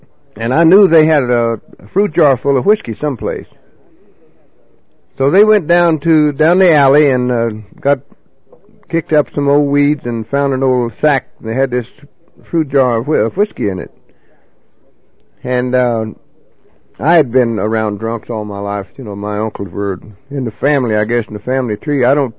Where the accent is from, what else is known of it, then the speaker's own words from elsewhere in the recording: Oklahoma, United States; moved away as an adult; also born or lived in Southern California, United States; And I'm Cherokee from the Holy Land of Oklahoma.